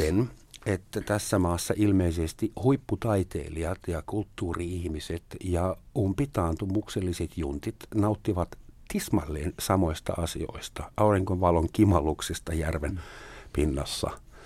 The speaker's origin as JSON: {"language": "Finnish", "country": "Germany", "said": "Meillä Saksassa sanotaan"}